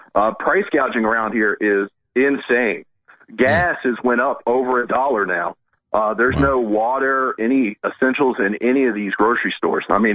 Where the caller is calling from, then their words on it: Florida, United States; I'm calling from Florida. I'm in the Disney area